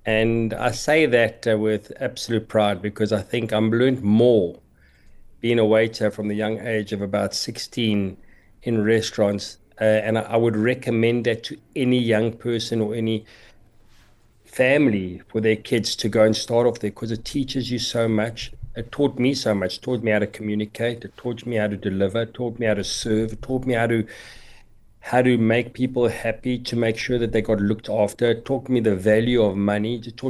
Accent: Randburg, Gauteng, South Africa; It was in the south, I was from Randburg.

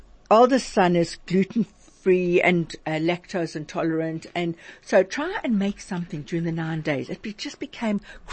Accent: Durban, KwaZulu-Natal, South Africa; I'm from Durban. I'm an old Durban girl.

